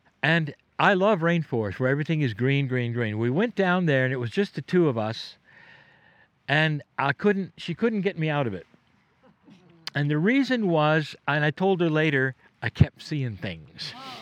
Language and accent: English; California, United States; And I'm a Californian, didn't travel very much.